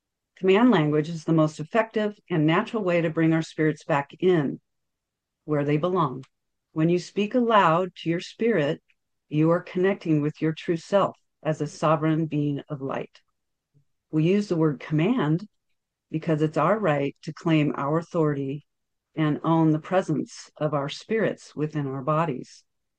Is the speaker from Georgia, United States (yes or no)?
no; Portland, Oregon, United States; I'm from Portland, and it's just crazy weirdness up there